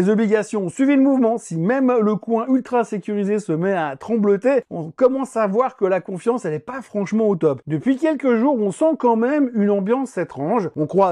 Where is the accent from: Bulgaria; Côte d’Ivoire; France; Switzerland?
Switzerland; parce que chez nous, en Suisse